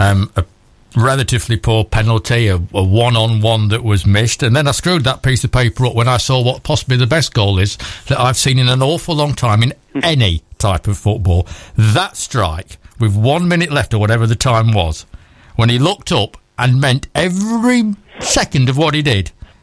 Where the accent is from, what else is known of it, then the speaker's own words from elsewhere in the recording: Newark, East Midlands, United Kingdom; I come from Newark.